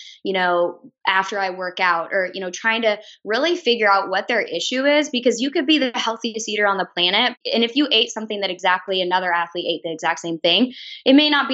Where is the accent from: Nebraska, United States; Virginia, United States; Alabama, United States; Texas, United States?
Nebraska, United States; Lincoln; So I was born and raised in Lincoln